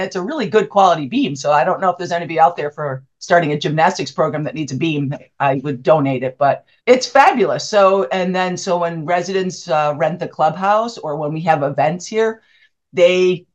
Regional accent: Massachusetts, United States; now in California, United States; it's California. I'm from Massachusetts, so you don't heat a pool. You jump in cold water, but out here, people don't like to jump in cold water.

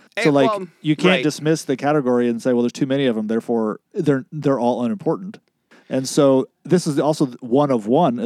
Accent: West Coast, United States; I come from the West Coast.

